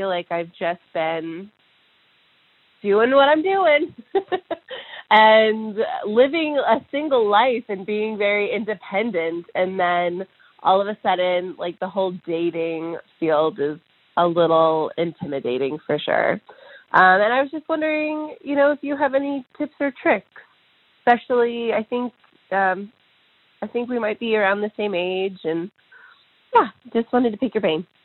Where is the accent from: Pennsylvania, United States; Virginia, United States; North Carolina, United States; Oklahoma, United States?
North Carolina, United States; I am 30 years old last month, and I'm from the United States. I'm from North Carolina in the U.S.